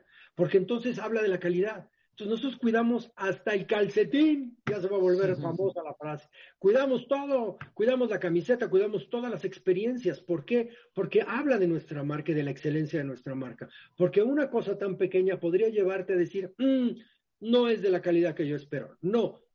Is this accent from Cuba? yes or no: no; Mexico; Es un orgullo como mexicano tener una participación, ¿no?